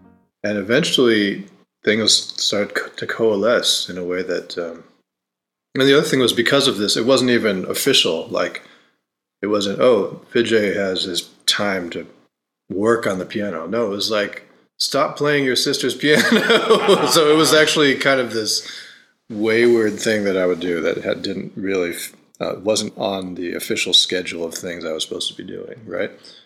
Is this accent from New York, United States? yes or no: yes; Rochester, New York, United States; I grew up in Rochester, New York.